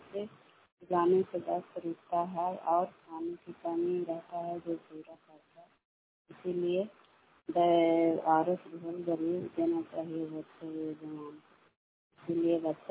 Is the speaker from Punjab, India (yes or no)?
no; Bihar, India; घर शाम राम संसार जिला नालंदा की निवासी हूँ।